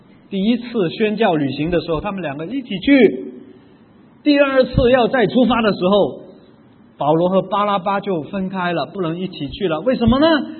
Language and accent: Chinese; Macau; born there; 他的坟墓葬在我的出生地澳门。